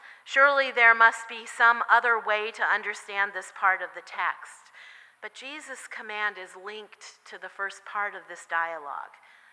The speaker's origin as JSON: {"language": "English", "region": "Washington", "country": "United States", "tie": "born or raised there", "said": "I grew up with that in Washington State, so it doesn't really bother me"}